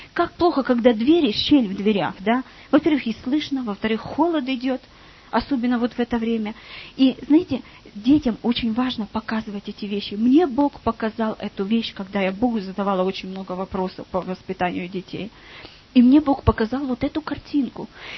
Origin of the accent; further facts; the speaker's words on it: Ukraine; moved away; Я украинка сама.